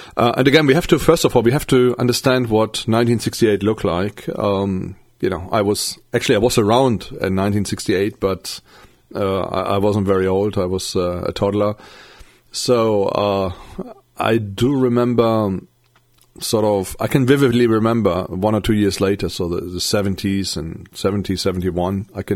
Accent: Germany; I grew up in West Germany.

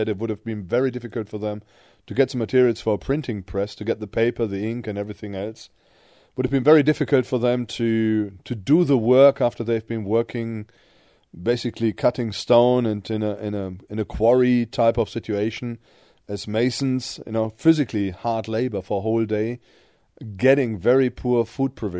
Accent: North Rhine-Westphalia, Germany; I went to a concentration camp in Germany, near my hometown, a place called Wewelsburg.

